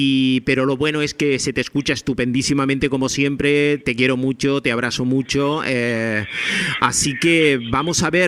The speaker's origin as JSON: {"language": "Spanish", "town": "Puerto de la Cruz", "region": "Canary Islands", "country": "Spain", "tie": "born there", "lives_now": "La Orotava, Spain", "said": "Pero nací en el Puerto de la Cruz, soy portuense. Vamos, que sí soy portuense. Soy portuense y soy de la villa de La Orotava, porque pago mis impuestos en La Orotava y vivo en La Orotava."}